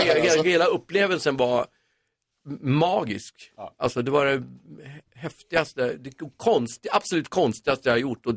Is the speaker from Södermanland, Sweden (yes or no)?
yes; Flen, Södermanland, Sweden; born there; Och jag är född i Flen.